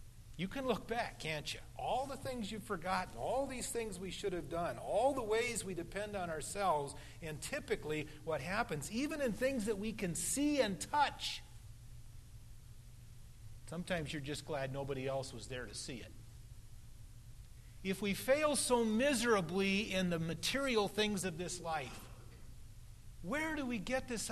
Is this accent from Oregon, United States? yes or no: yes; Oregon, United States; We built an awful lot of tree forts growing up on the Oregon coast.